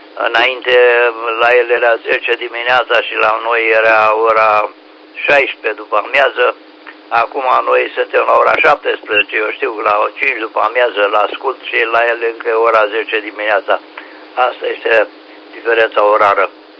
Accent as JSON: {"language": "Romanian", "region": "Oltenia", "country": "Romania", "said": "suntem olteni"}